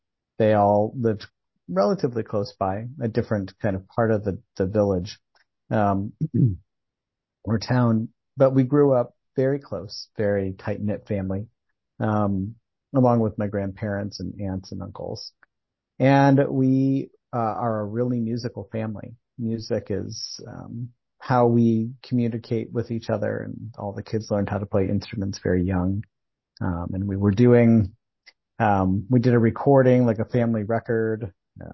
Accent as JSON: {"language": "English", "town": "Lansing", "region": "Illinois", "country": "United States", "tie": "born or raised there", "also_born_or_lived": "Hammond, Indiana", "said": "from the southern suburbs of the Chicagoland area, Lansing, Illinois in particular. And I grew up there. I was born pretty close in Hammond, Indiana, and then grew up in Lansing"}